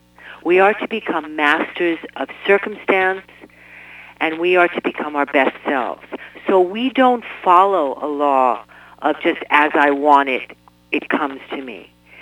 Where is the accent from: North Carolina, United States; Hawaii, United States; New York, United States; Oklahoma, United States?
New York, United States; Queens; You know, I'm from Queens, and I always teach women to be a queen.